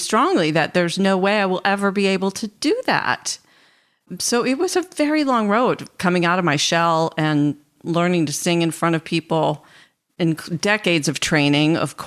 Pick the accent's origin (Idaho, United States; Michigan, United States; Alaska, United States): Michigan, United States; Detroit; the national tour of the musical Annie came through my hometown of Detroit.